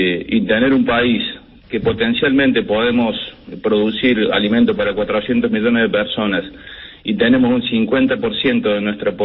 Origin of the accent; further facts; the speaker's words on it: Argentina; pongan en la agenda pública la verdadera discusión que debemos dar como argentinos.